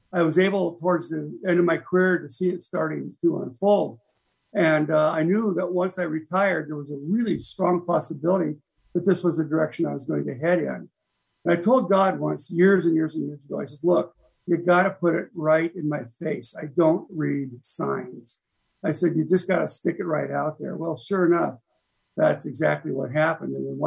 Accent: Port Angeles, Washington, United States; I started up in Port Angeles, Washington in the 1970s. I left the department. That's my hometown, too. That's up on the top of the Olympic Peninsula.

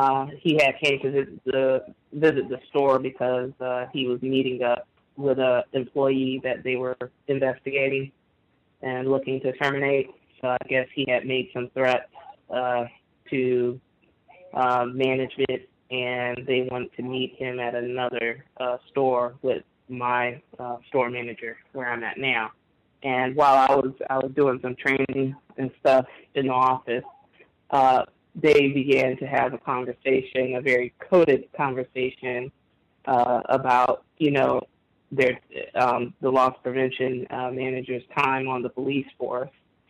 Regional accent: Florida, United States; they know I'm from Florida, so I was just pretending like I didn't know, you know, anything.

